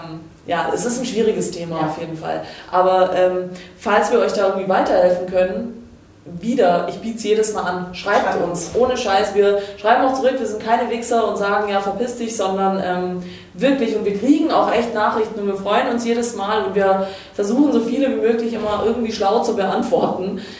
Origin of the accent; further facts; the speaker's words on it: Croatia; Ich bin Kroatin.